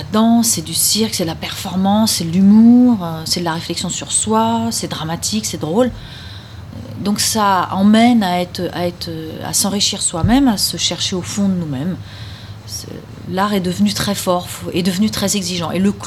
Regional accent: France; Nous, les Français, on est des Latins quand même si on se sent peut-être les moins latins des Latins.

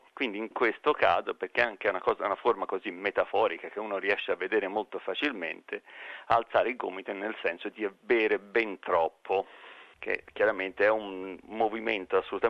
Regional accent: Tuscany, Italy; Devo dire che da toscano non è un'espressione che io abbia sentito molto spesso

